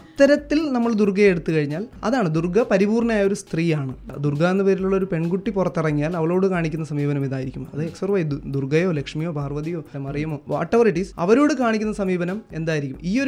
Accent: Bharathannur, Kerala, India; Correct സ്വന്തം സ്ഥലം ഭരതന്നൂരാണ് എന്റെ സ്വന്തം സ്ഥലം. തിരുവനന്തപുരം ജില്ലയിൽ തന്നെ ഇവിടെ നിന്ന് ഒരു 50 കിലോമീറ്റർ ഉണ്ട്. കല്ലറ പാങ്ങോട് ഭരതന്നൂരാണ് സ്വന്തം സ്ഥലം.

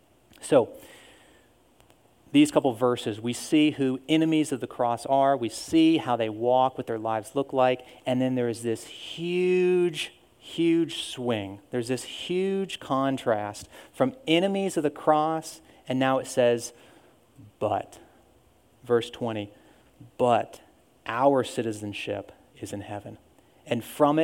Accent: Pennsylvania, United States; now in South Carolina, United States; I grew up in Pennsylvania, and I came to South Carolina about 10 years ago now.

